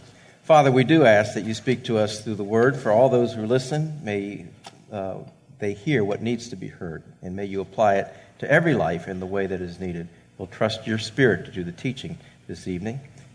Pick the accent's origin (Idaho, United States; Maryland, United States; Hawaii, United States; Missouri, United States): Maryland, United States; one thing I like about visiting Baltimore, not only is it in my home state where I grew up, and I get to visit friends and some other familiar places while I'm here